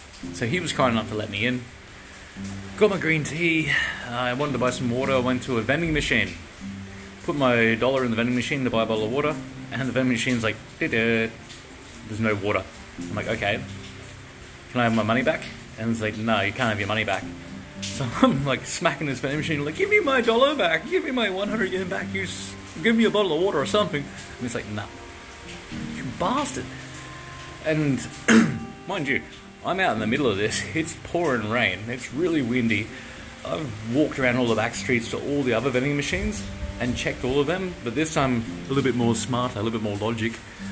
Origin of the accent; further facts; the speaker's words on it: Australia; I'm Australian.